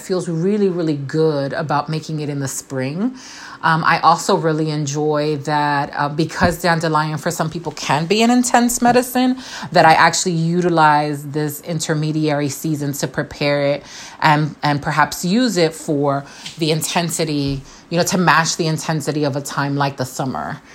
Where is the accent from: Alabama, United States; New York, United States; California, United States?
New York, United States; Winter, growing up in New York, being born and raised there with a severe winter and cold weather.